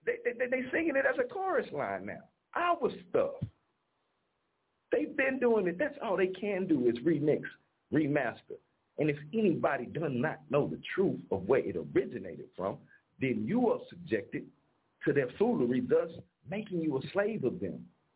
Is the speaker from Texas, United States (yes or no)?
yes; Texas, United States; Just because I'm from Texas, that don't mean when you send me to New York, I'm going to stop eating.